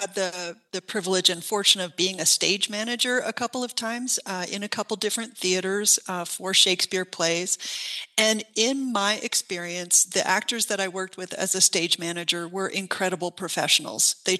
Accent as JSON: {"language": "English", "town": "Flagstaff", "region": "Arizona", "country": "United States", "tie": "born or raised there", "said": "Well, it is a little bit of a love letter to my hometown, which is a mountain town at 7,000 feet elevation on the side of a volcano."}